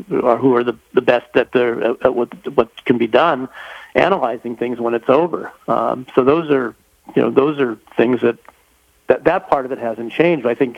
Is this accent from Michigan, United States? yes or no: no; Los Angeles, California, United States; growing up in the Los Angeles area.